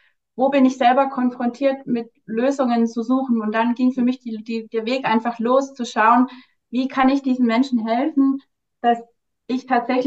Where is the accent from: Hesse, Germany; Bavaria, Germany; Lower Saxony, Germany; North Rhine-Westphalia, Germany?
Bavaria, Germany; Nuremberg; Und ich bin 39 Jahre alt, ich komme aus Nürnberg, bin dort aktuell noch als Zahnärztin klassisch in einer Praxis niedergelassen